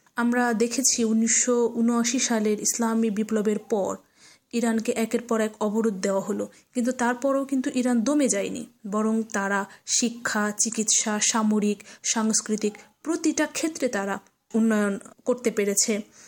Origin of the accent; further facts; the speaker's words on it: Saturia, Dhaka Division, Bangladesh; আমার বাড়ি মানিকগঞ্জ জেলার সাটুরিয়া উপজেলায়।